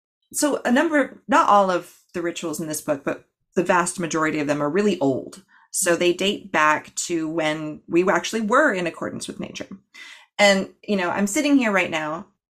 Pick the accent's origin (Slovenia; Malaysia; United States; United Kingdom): United States; Hawaii; Like, I'm from the US. I was an Anglophile, so I know a lot about the Eurocentric stuff, and I'm from Hawaii.